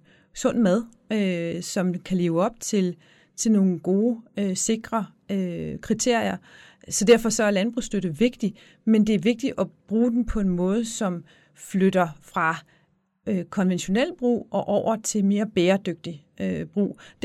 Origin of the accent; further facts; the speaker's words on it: Region of Southern Denmark, Denmark; over på Fyn, hvor jeg kommer fra